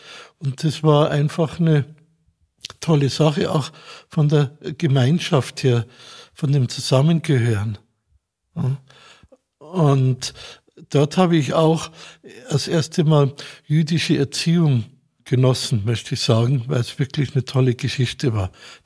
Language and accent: German; Munich, Bavaria, Germany; Ich bin 1932 in München geboren. Meine Mutter war Jüdin, mein Vater war nicht Jude.